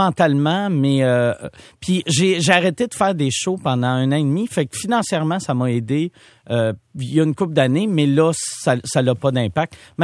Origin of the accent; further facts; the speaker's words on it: Quebec, Canada; Nous en tant que Québécois ou Canadiens